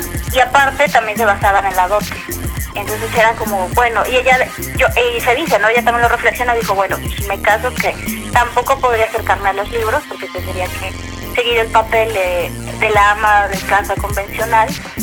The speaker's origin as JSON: {"language": "Spanish", "country": "Mexico", "said": "sí como mujeres, sí como mujeres mexicanas"}